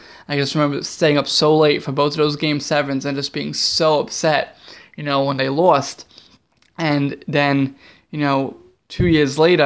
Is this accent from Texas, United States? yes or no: no; Bronx, New York, United States; does a kid born and raised in the Bronx, New York, become an Avalanche fan?